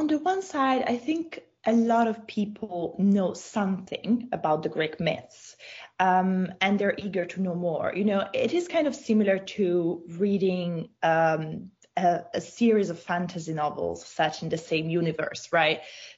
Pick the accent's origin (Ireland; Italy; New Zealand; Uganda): Italy; also born or lived in United States; I was born in the US, but I grew up in Italy.